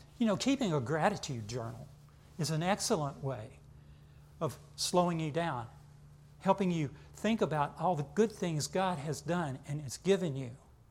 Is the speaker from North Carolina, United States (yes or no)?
yes; North Carolina, United States; I know, I'm prejudiced, I'm from Carolina.